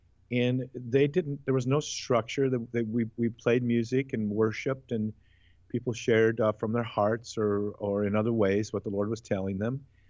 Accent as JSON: {"language": "English", "region": "Hawaii", "country": "United States", "said": "as you know, I'm from Hawaii, and we just get to know each other."}